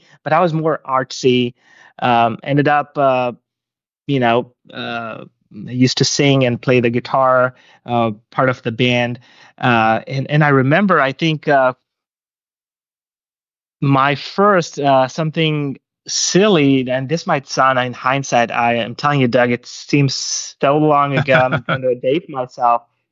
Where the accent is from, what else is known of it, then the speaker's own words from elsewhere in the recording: India; born there; So I was born in India.